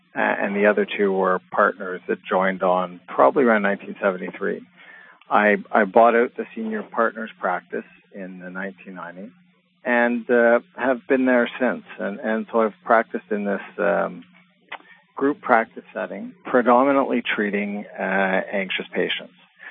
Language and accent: English; Toronto, Ontario, Canada; I was born and raised in Toronto.